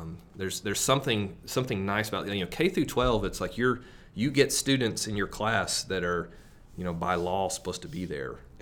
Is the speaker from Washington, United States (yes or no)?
no; Knoxville, Tennessee, United States; So, but I'm originally from Knoxville, so if I haven't lived in Knoxville in a while, but I still call it home. I grew up in the mountains and hiked with my family all the time, so I just love East Tennessee